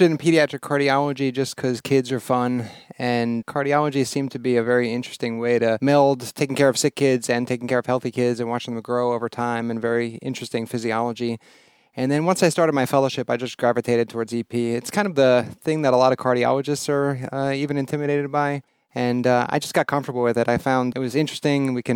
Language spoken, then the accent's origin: English; New York, United States; Sure. I grew up in New York.